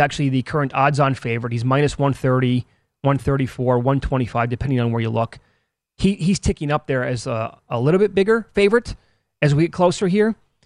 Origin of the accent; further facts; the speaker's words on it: Midwest, United States; And I'm from the Midwest.